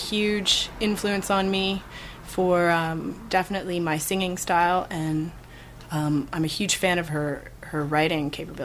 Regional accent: New Hamburg, Ontario, Canada; I'm from New Hamburg.

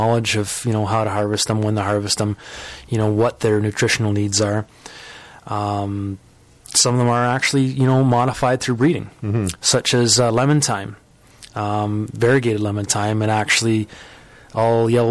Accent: Guelph, Ontario, Canada; I'm being from the Guelph, Cambridge area.

